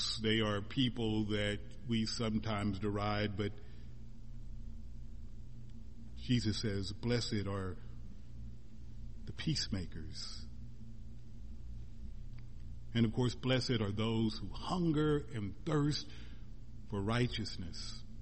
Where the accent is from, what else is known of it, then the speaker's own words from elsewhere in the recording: Missouri, United States; I'm from Missouri, and everybody in Missouri is a Kansas City fan.